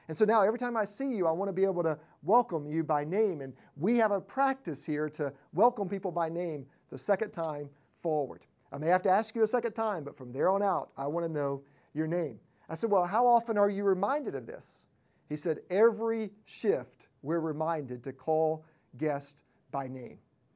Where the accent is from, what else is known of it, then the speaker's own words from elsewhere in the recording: North Carolina, United States; My second thought was, how does he know we're from North Carolina?